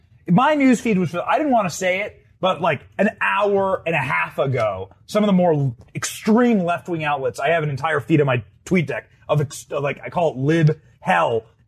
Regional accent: United States; some of the worst days I've ever spent as an American

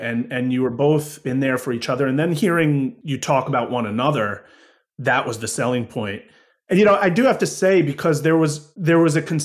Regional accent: Woodstock, New York, United States; I grew up in Woodstock, New York. I mean, the land of the hippies.

